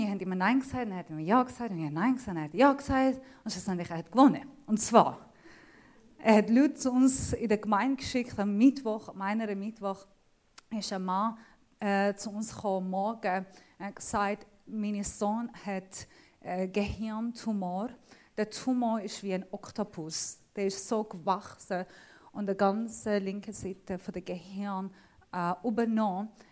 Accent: Iran; accent: mixed Thurgau and Zurich dialect; German is a second language; now in Switzerland; Ich komme aus dem Iran, wie ihr schon wisst. Bin seit 6 Jahren in der Schweiz. Habe einen komischen Dialekt. Versuche jetzt nicht herauszufinden, was für Dialekt er ist. Es ist ein voll mischmaschi Dialekt. Ich habe einen Thurgauer, Surcher

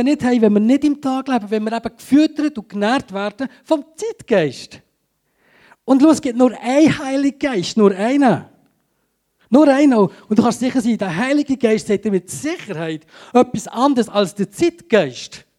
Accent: Graubünden, Switzerland; Aber ihr wisst alle, wir sind Bündner, oder?

